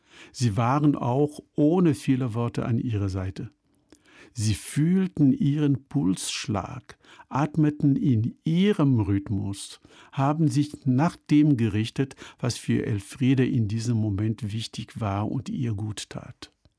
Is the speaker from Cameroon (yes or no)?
yes; Cameroon; wie es Titacha, der alte weise Mann in dem Dorf meiner Kindheit in Kamerun, gesagt hat.